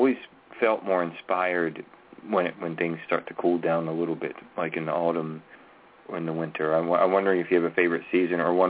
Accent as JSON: {"language": "English", "region": "Maryland", "country": "United States", "lives_now": "Northern Virginia, United States", "said": "yes, I'm in Northern Virginia. So I'm in a climate that changes often, Maryland and Virginia. I'm from Maryland."}